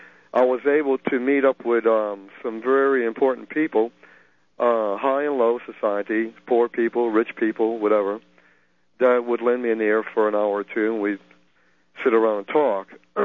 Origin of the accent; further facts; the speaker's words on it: New Orleans, Louisiana, United States; We grew up in New Orleans, and my wife and I had started studying.